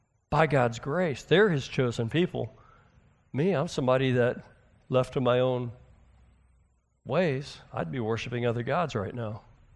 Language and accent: English; United States; I know we've been in this thing. We grew up in America.